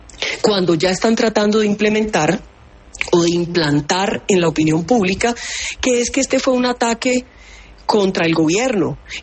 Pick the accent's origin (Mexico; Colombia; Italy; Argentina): Colombia; Aquí somos millones los colombianos que de verdad queremos sacar este país adelante.